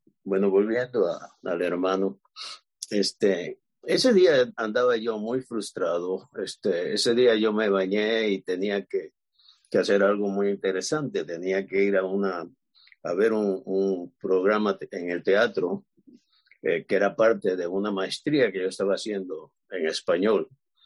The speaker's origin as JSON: {"language": "Spanish", "country": "Cuba", "said": "yo vine de Cuba para encontrar la iglesia"}